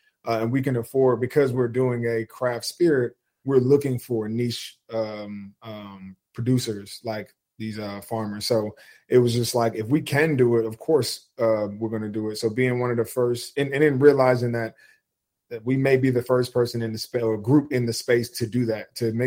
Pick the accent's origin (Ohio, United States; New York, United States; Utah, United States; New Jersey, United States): New Jersey, United States; That is something that fit me growing up on the East Coast, being a Jersey kid.